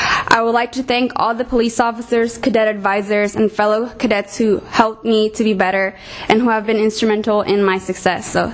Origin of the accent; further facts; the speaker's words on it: Hollywood, California, United States; the youngest of four children to hardworking Mexican immigrants. I have been born and raised in Hollywood, in an area where youth are often drawn to join gangs and to do drugs.